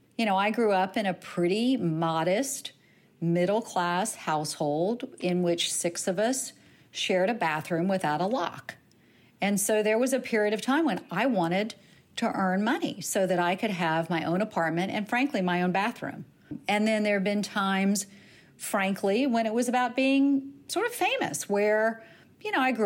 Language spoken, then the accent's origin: English; the South, United States; I grew up in the South as well.